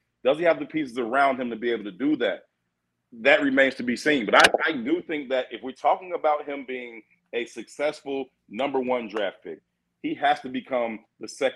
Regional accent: Chicago, Illinois, United States; I'm a huge Cubs fan, man, but I'm born and raised on the South Side, so I wear Sox hats whenever I want.

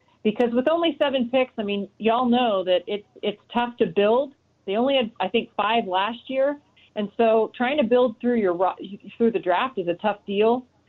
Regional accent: Canada; First of all, I was obsessed growing up in Canada with the Chicago Bulls. I mean, when they won six titles, I was – if they lost the game during the regular season, as a young girl in Canada, I would cry.

